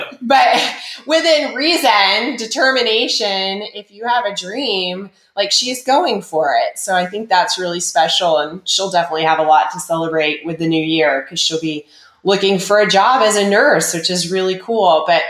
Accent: Southern United States, United States; maybe I should lose my title as a Southerner

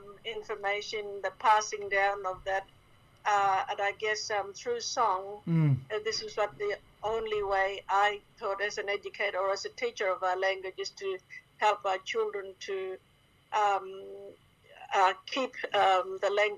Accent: Fitzroy Crossing, Western Australia, Australia; But I was born and raised around Fitzroy Crossing.

